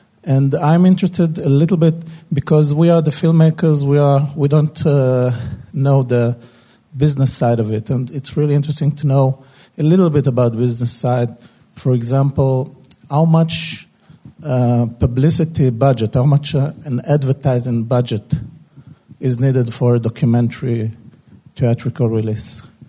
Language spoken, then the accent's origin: English; Israel; English is a second language; I'm from Israel.